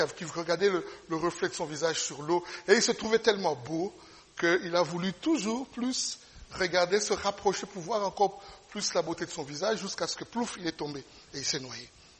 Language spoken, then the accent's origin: French; DR Congo; moved away; Dans mon pays d'origine, au Congo, c'était la même chose avec le président Mobutu.